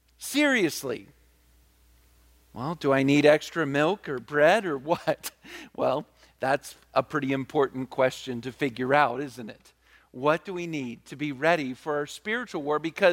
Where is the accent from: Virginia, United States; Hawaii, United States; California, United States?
Virginia, United States; Virginia Beach; Growing up in Virginia Beach, I know what it means to experience a hurricane.